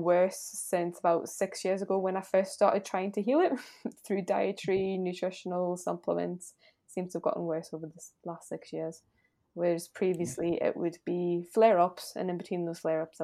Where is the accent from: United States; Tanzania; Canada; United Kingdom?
United Kingdom; North East England; I am from the north of England, a region called Northumberland.